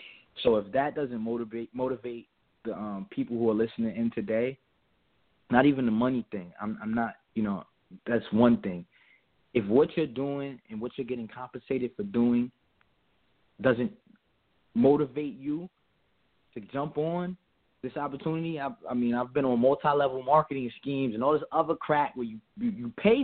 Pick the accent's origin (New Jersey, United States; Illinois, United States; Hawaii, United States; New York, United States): New Jersey, United States; Plainfield; now in Augusta, United States; And I'm from Plainfield, New Jersey. I'm in Augusta, Georgia, which is a big sharecropping town.